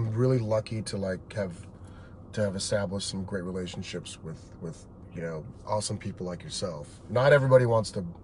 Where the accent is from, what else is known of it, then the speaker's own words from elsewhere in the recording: Egypt; She goes, oh, from where? I said, I'm from Egypt.